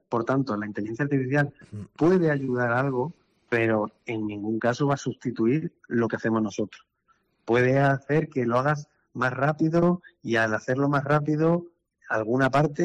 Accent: Extremadura, Spain; estamos orgullosos muchas veces de ser extremeños, de ser de almendralejenses o de una fiesta determinada que sucede en mi pueblo

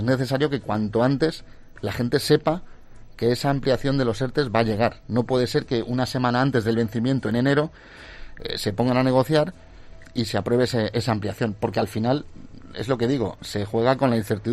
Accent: Valencian Community, Spain; yo tengo vengo de la provincia de Alicante, vengo de una zona donde hay un tejido hostelero muy grande

